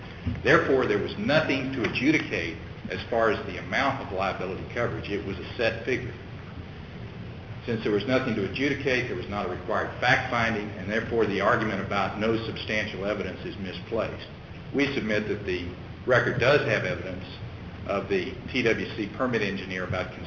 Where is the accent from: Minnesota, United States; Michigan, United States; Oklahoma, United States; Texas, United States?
Texas, United States; Houston; May it please the Court … from Houston.